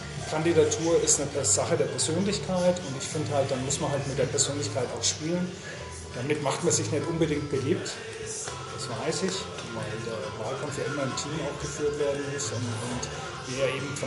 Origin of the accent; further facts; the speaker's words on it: Ansbach, Bavaria, Germany; ich werde auch in meiner Heimatstadt Ansbach einiges machen.